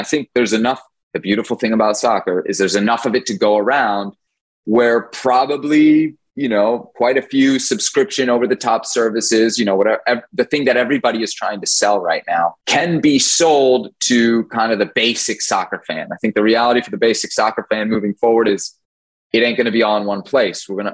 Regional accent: Washington, District of Columbia, United States; You know, I grew up in Washington, D.C. That's super different and mixed than somebody who grew up in El Paso.

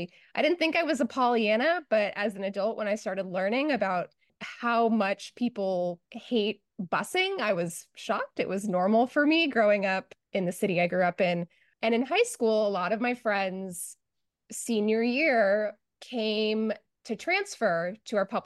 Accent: Los Angeles, California, United States; I grew up in Los Angeles.

